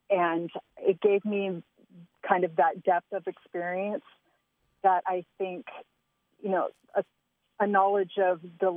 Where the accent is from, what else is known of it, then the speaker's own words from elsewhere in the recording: California, United States; because I grew up in California and I have those kind of sensibilities that I bring to the table